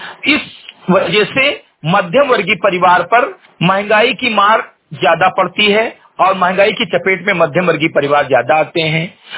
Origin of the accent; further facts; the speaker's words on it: Bahraich, Uttar Pradesh, India; ग्राम सभा से मृगटेही विकासखंड मेंटुआ जनपद बहराइच का मूल निवासी हूं